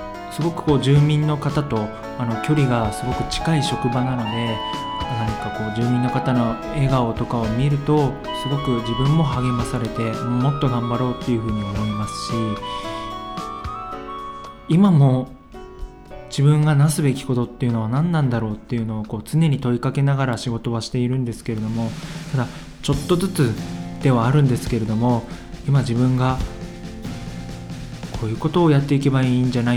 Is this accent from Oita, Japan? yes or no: no; Shiroishi, Miyagi, Japan; 僕はもともと出身が宮城県の白石市で、